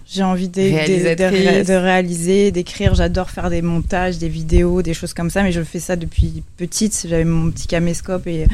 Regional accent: Paris, Île-de-France, France; also born or lived in Cannes; je suis née à Cannes et j'ai grandi à Paris, dans le centre de Paris.

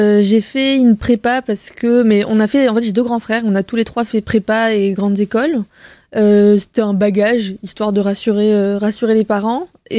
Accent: Beirut, Beirut Governorate, Lebanon; Alors, j'ai grandi au Liban. Mon père est libanais, ma mère est française. Je suis née à Beyrouth et j'ai passé toute mon enfance au Liban.

